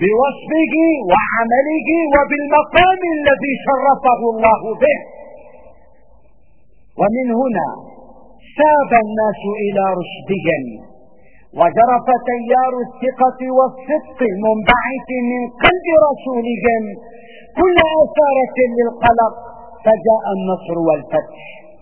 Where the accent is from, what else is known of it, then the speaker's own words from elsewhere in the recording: Syria; لكننا كسوريين لم تنثني لنا صناعة ولم يهتز لنا كيان